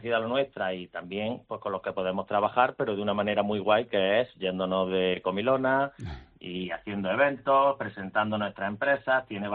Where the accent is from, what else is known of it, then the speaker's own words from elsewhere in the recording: Jaén, Andalusia, Spain; nosotros en este caso que venimos de Jaén